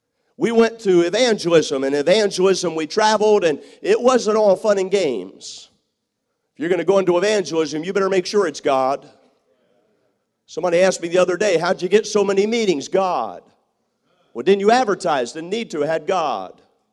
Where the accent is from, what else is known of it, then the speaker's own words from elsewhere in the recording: Northeast, United States; also born or lived in Mississippi; I was raised in the Northeast. We used to travel. New York City was only 4 hours from my home.